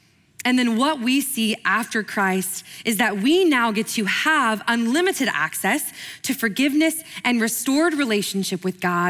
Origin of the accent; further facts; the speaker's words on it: Oklahoma, United States; which growing up in Oklahoma, like, not always a ton of interactions you have in the Bible Belt with people that have no frame of reference.